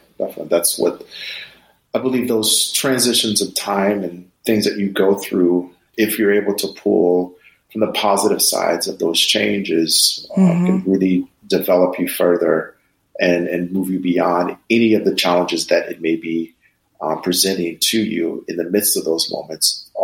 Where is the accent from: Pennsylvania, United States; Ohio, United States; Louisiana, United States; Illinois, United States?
Ohio, United States; Mansfield; also born or lived in Denver, Colorado; I grew up in Mansfield, Ohio.